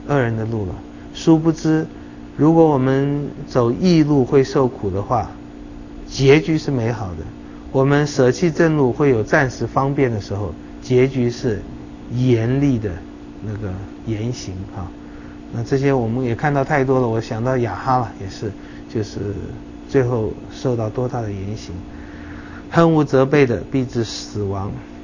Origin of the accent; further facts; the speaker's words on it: China; 我们知道那才是比我们中国人说的更好的，书中自有颜如玉了